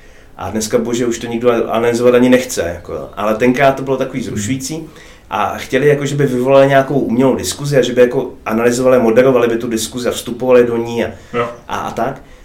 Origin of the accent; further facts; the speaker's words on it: Bruntál, Moravian-Silesian Region, Czechia; já jsem z Bruntál, nebo jaký z Bruntál, tam se vyrodí největší debilové, že jo